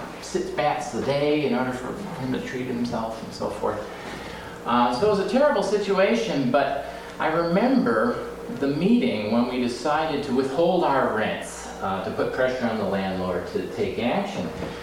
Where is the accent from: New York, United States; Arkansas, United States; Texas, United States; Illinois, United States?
Illinois, United States; Chicago; now in Decorah, United States; I'm born and raised in Chicago. We now live in Decorah, Iowa, so I've made a complete switch to the rural scene.